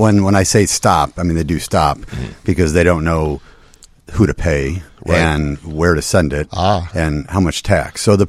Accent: Chicago, Illinois, United States; And that's you think here in Chicago that it's a much more prevalent, because I grew up on the South Side.

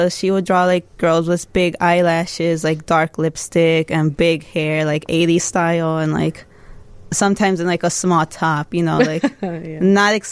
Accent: Chicago, Illinois, United States; also born or lived in Jalisco, Mexico; now in Chicago, United States; I've been living in the south side of Chicago forever, McKinley Park specifically

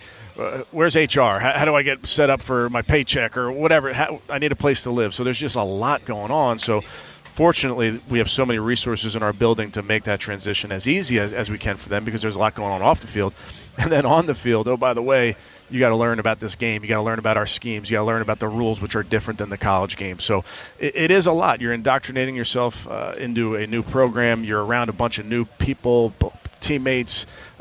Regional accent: Philadelphia, Pennsylvania, United States; I grew up in Philadelphia watching the Eagles.

